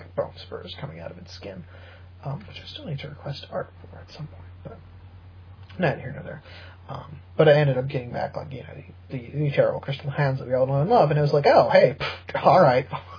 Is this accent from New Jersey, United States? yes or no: no; Wisconsin, United States; growing up in Wisconsin, woo